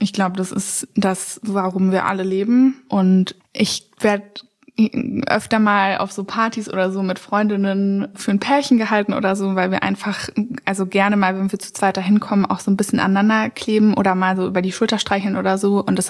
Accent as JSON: {"language": "German", "town": "Witten", "region": "North Rhine-Westphalia", "country": "Germany", "tie": "born or raised there", "said": "Ich bin in Witten groß geworden."}